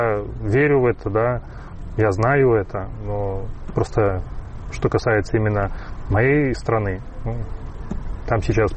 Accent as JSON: {"language": "Russian", "country": "Belarus", "said": "выражают все белорусы, да, и, в принципе, весь мир. И белорусы те, которые находятся сейчас за пределами Беларуси"}